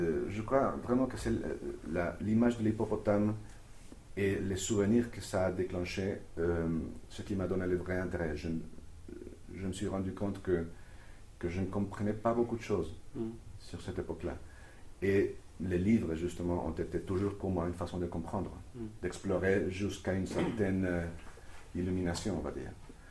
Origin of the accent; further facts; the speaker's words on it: Colombia; moved away; Peut-être parce que j'ai quitté la Colombie, entre autres raisons, à cause de la violence, du terrorisme.